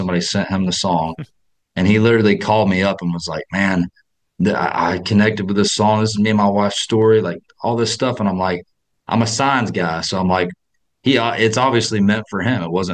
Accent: North Carolina, United States; It's something that I really connect with from my upbringing and how I was brought up in North Carolina

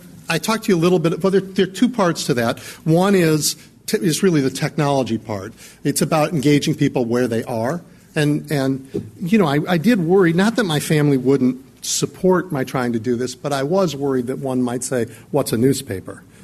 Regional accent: Chicago, Illinois, United States; look, I grew up near Wrigley Field, right?

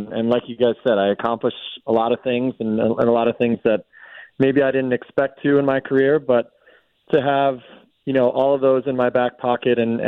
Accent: New Rochelle, New York, United States; I took it around my hometown in New Rochelle.

